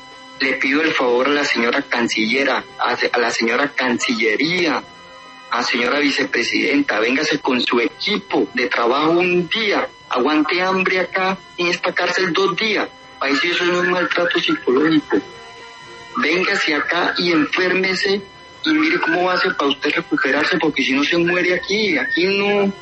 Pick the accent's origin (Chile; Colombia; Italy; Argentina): Colombia; mi pueblo colombiano.